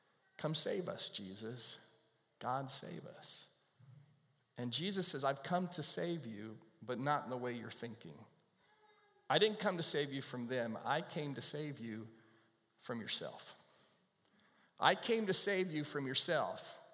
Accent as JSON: {"language": "English", "country": "United States", "said": "I'm an American. You're probably an American too."}